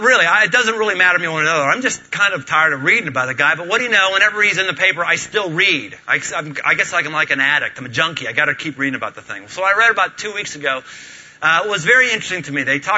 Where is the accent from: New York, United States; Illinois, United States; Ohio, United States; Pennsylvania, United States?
Pennsylvania, United States; Pittsburgh; I know that sounds really awful because I'm from Pittsburgh and I don't have the same passion for the Reds as some of you might.